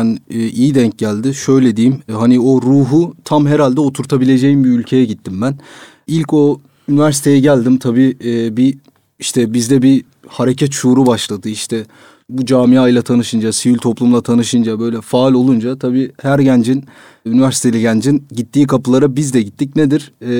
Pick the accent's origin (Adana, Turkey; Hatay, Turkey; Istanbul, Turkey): Hatay, Turkey; moved away as an adult; also born or lived in Ankara; Hatay 1994 Hatay doğumluyum. İlk orta ve lise eğitimimi Hatay'da bitirdikten sonra üniversite talimi için Ankara'ya geldim. Ankara'da bir 5 sene geçirdim.